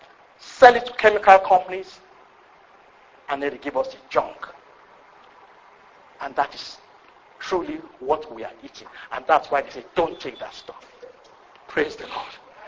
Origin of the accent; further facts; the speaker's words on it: Nigeria; I grew up in Nigeria, so that's my where I could relate to that.